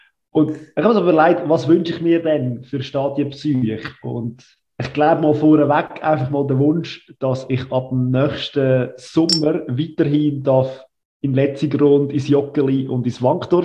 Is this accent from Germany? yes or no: no; Lucerne, Switzerland; dass wir auch vor allem als Luzerner auch weiterhin in der Super League kann Match schauen